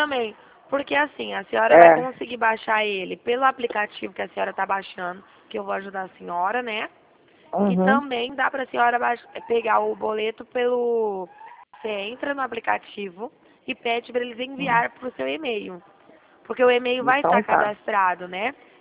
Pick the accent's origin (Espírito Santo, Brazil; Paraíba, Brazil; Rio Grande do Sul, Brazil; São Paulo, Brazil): São Paulo, Brazil; Eu sou de São Paulo.